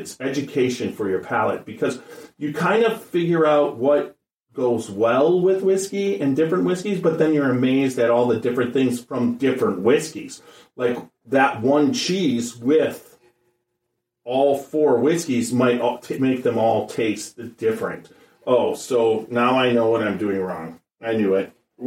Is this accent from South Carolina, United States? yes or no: no; Wisconsin, United States; I was originally from Wisconsin. Go Pack.